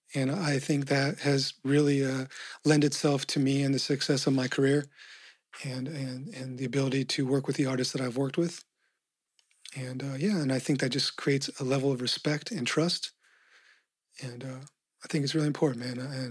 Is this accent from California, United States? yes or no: no; Colorado, United States; it'd probably be Red Rocks, because growing up in Colorado, spent a lot of time.